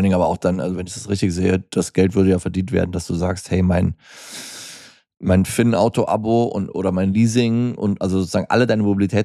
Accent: Hürth, North Rhine-Westphalia, Germany; Ich komme aus Hürth bei Köln.

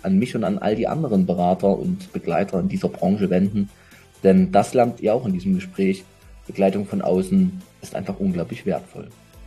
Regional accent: Saxony, Germany; ich kann das Wort so schlecht sprechen, ich bin Sachse.

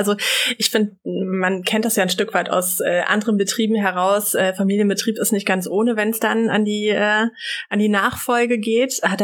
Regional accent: Espenau, Hesse, Germany; ich komme aus Espenau eigentlich, Kalden.

